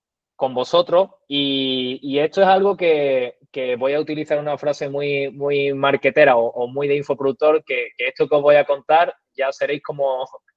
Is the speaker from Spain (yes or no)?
yes; Andalusia, Spain; accent: Andalusian; soy andaluz, también por mi acento creo que muy del norte no soy, lo estaréis notando.